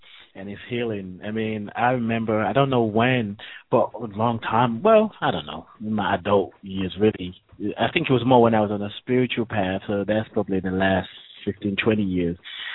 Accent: Nigeria; I mean, I grew up in Nigeria, and I used to remember when we have any kind of illness, my mother, it was just a way of life.

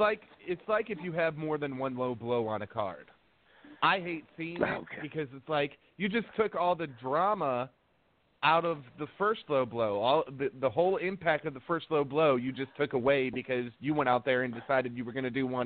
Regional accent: Illinois, United States; I am from about 2 hours south of Chicago.

